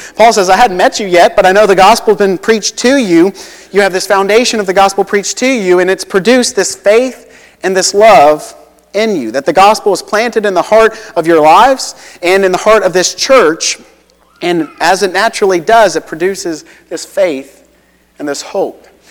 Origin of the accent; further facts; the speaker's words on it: Ohio, United States; And I said, "Well, I'm originally from Ohio."